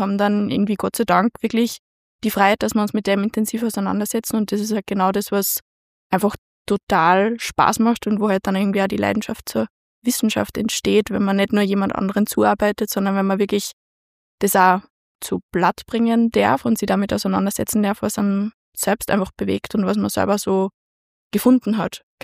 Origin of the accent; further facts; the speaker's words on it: Ottensheim, Upper Austria, Austria; In Ottensheim.